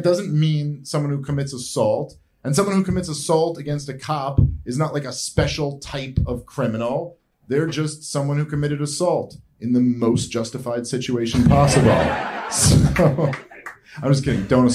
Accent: New York City, New York, United States; Like, I'm a New Yorker, born and raised. I lived in the city my whole life, and I love big cities.

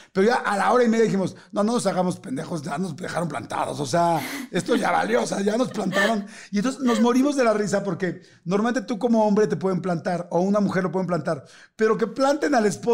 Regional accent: Mexico; como somos los mexicanos

